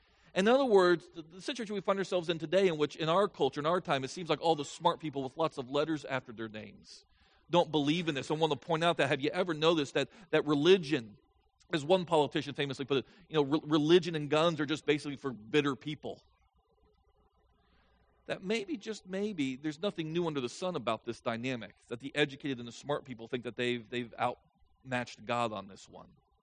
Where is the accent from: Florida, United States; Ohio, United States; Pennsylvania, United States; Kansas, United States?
Florida, United States; It's kind of like me. I'm from Florida, but I got here as fast as I could.